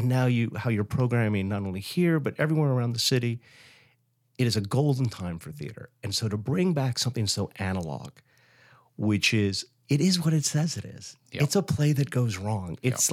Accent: Hawaii, United States; I grew up in Hawaii, where my intro to Broadway was records.

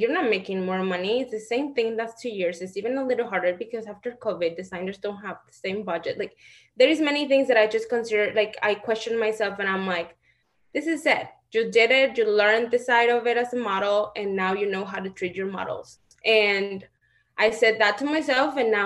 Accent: Celaya, Guanajuato, Mexico; Celaya, Guanajuato, Mexico. So the city is very industrial.

